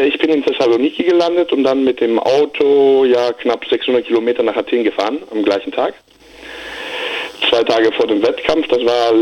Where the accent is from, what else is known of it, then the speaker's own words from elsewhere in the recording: Germany; weil ich bin ja hier in Deutschland groß geworden und ich kenne ja Griechenland nur aus dem Urlaub